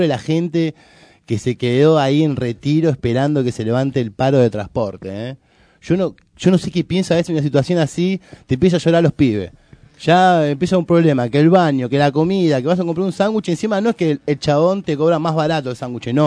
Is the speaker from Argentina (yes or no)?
yes; Argentina; No, sí, y somos argentinos.